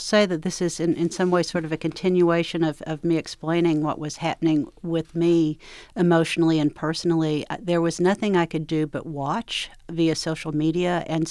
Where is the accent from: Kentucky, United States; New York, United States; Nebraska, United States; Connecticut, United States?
Kentucky, United States; I grew up in Eastern Kentucky, so I knew about floods. I mean, we would put people up every spring in our house that lived closer to the river, but this was different.